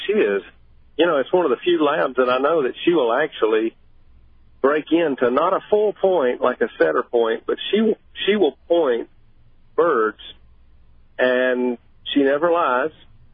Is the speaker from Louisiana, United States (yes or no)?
no; Tennessee, United States; I grew up in Lauderdale County, Tennessee, and my uncle had German Shorthairs.